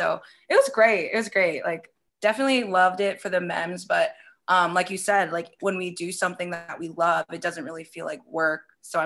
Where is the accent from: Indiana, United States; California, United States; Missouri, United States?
California, United States; now in Chicago, United States; I was very shy, very green when I came from California. And when I went to Chicago